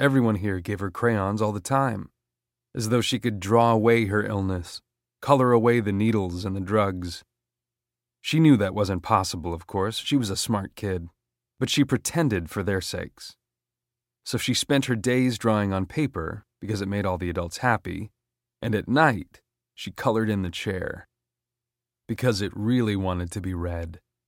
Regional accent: Helsingborg, Skåne, Sweden; It was published in the local newspaper of my hometown, Helsingborg, in the southernmost part of Sweden.

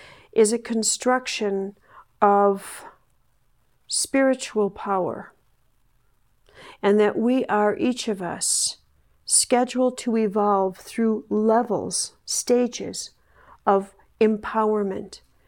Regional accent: Chicago, Illinois, United States; I was in Chicago, my hometown

